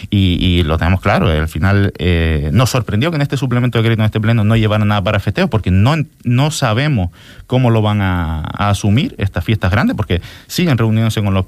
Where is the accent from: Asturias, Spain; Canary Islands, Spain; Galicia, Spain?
Canary Islands, Spain; El Cotillo; Yo siempre pongo el mismo ejemplo, yo soy del Cotillo, lo importante que es la fiesta del Cotillo para la economía del pueblo.